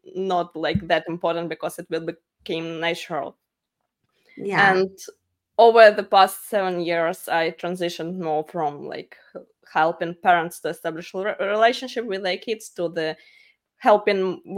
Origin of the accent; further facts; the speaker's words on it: Ukraine; now in United States; I'm in Texas near the Houston area. Mm-hmm. Yeah, but originally I'm from Ukraine. We came here 4 years ago.